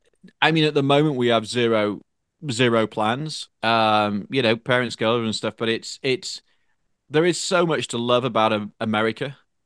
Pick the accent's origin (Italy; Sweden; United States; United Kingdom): United Kingdom; England; where I grew up in Northern England in particular, people didn't like you to succeed